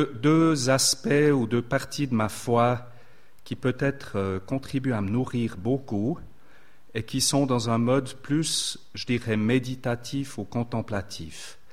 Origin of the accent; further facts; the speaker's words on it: Switzerland; Je suis un vrai Suisse. Je ne suis pas un Américain.